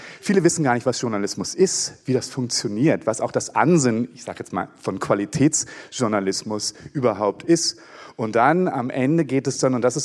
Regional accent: West Germany, Germany; ich bin in Westdeutschland aufgewachsen

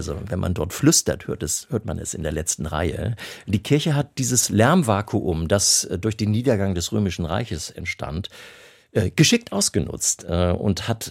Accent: Elmshorn, Schleswig-Holstein, Germany; über Flüchtlinge und Vertriebene in meiner Heimatstadt Elmshorn

